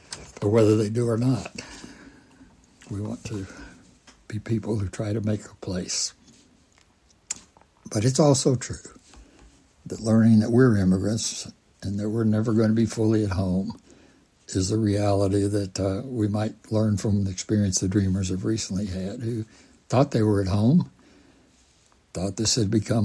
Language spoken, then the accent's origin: English; Tennessee, United States; That was a bit of my experience growing up in East Tennessee.